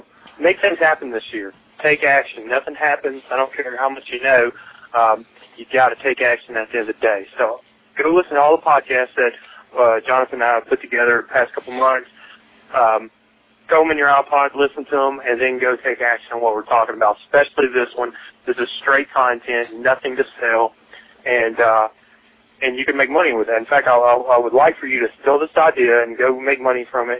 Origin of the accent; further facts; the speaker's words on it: Murfreesboro, Tennessee, United States; From Murfreesboro, Tennessee, we're doing, I went into a market where, even though this is my hometown, I don't do any business in my hometown.